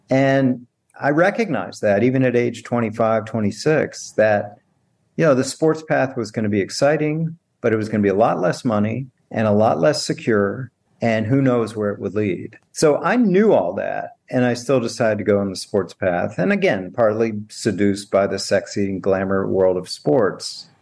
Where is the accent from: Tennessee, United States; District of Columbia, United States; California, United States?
District of Columbia, United States; Washington; I mean, I grew up a huge fan. I grew up in Washington, D.C.